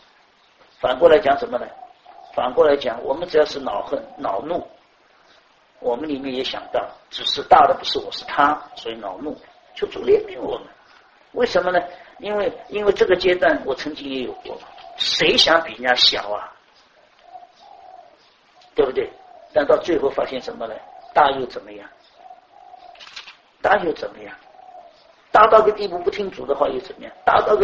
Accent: Shanghai, China; 像我们上海人，江北来的是什么？

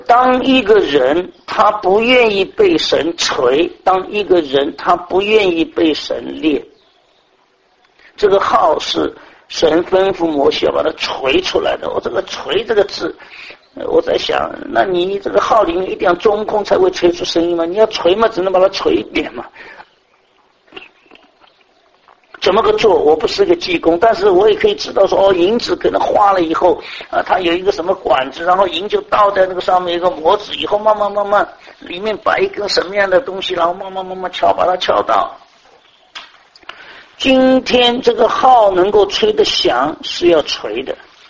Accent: China; 我们中国人的观念是号令天下，号令号令就是要吹号。

